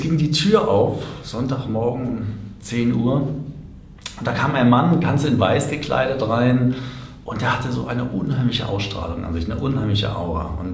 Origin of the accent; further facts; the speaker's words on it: Berlin, Germany; ich bin als Kind in Berlin groß geworden, 2 Kilometer von der Mauer entfernt.